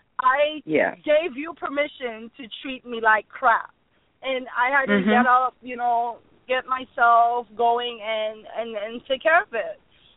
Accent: Haiti; what I grew up in Haiti about

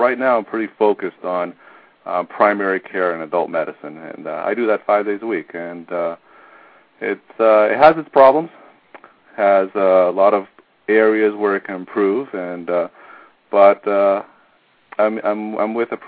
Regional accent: Toronto, Ontario, Canada; now in United States; You know, I grew up in Toronto, so I was more of a Blue Jays fan, but now being here

